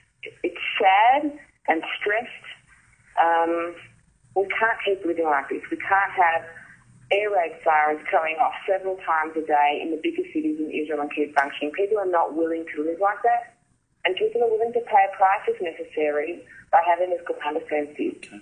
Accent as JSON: {"language": "English", "town": "Melbourne", "region": "Victoria", "country": "Australia", "tie": "born or raised there", "said": "And I grew up in Melbourne. So growing up in Melbourne, I experienced the occasional anti-Semitic slur on the street. And going to a Jewish day school"}